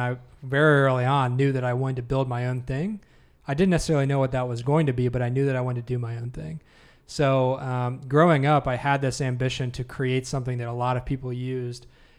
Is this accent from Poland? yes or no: no; Chillicothe, United States; I mean, I grew up in Chillicothe, really.